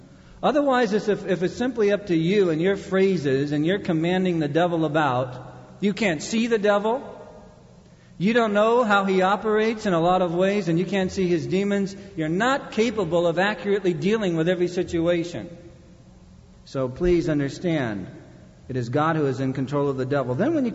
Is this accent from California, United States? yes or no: yes; Anaheim, California, United States; When I was a young boy, I grew up in Anaheim